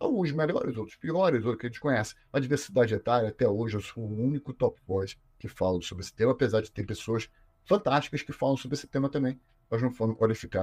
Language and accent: Portuguese; Rio de Janeiro, Brazil; Eu sou aqui do Rio de Janeiro